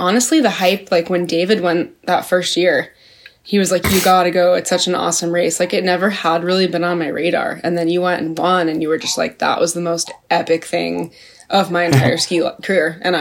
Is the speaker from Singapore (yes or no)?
no; Australia; born there; So I was born in Australia. Yeah. My mom is originally from Australia. My whole family lives there.